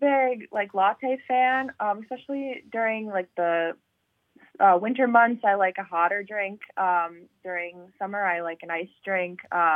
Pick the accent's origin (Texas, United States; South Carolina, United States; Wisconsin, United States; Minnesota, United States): Wisconsin, United States; Green Bay; now in Madison, United States; No, actually, I am originally from the Green Bay area. I now am based out of Madison.